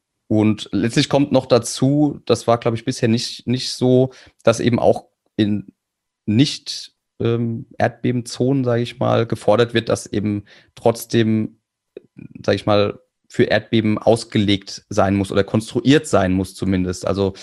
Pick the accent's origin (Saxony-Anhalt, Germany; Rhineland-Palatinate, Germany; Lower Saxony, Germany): Rhineland-Palatinate, Germany; Kaiserslautern; Also ich komme aus Kaiserslautern.